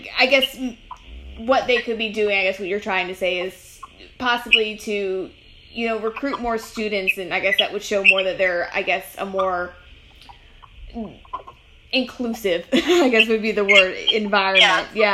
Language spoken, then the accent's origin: English; Ohio, United States; because I'm also from the Northeast Ohio area, and I'm also Native American.